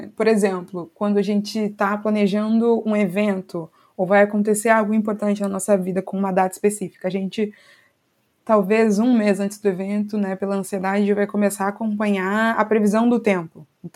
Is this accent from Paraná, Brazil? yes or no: no; Rio Grande do Sul, Brazil; now in Rio de Janeiro, Brazil; eu sou gaúcha, né, mas moro no Rio de Janeiro